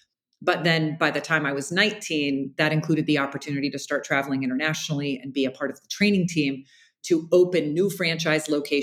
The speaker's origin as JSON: {"language": "English", "town": "Jacksonville", "region": "Florida", "country": "United States", "tie": "born or raised there", "said": "The very short version is I grew up in Jacksonville, Florida. I'm the oldest of three girls."}